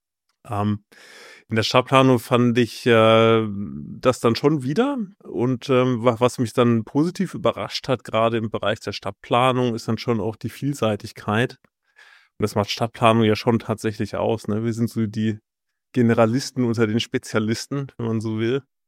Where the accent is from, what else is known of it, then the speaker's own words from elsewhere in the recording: Heidelberg, Baden-Württemberg, Germany; also born or lived in Oxford, United Kingdom; Wie gesagt, aufgewachsen in Heidelberg und da diese ersten Ideen mit der Schule und Praktika.